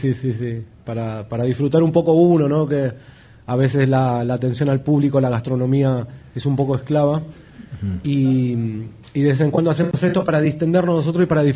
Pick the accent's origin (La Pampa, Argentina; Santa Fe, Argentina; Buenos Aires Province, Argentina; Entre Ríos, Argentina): Santa Fe, Argentina; Rosario; Aquí se hace una pizza como en Argentina, ¿no? Yo siendo argentino, rosarino, nos acostumbramos siempre a comer la pizza alta